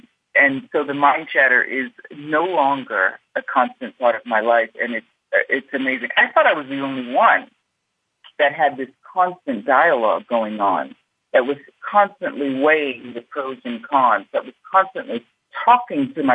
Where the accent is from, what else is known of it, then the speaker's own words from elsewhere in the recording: Boston, Massachusetts, United States; I'm originally from Boston, and how I had gone, you know, I spent a summer on the beach in Martha's Vineyard